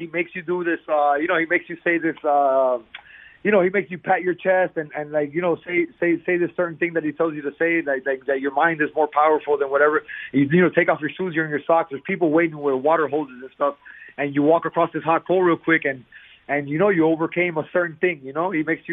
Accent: Miami, Florida, United States; I'm from South Miami, man. I'm from 67th Avenue, Southwest Burr Road. That's where I grew up, on 67th Avenue, and that's, you know, that's my stomping ground, South Miami area, South Miami, West Miami area.

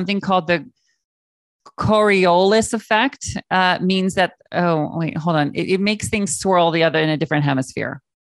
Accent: Mount Vernon, Washington, United States; From my neck of the woods. I grew up in Mount Vernon, Washington State.

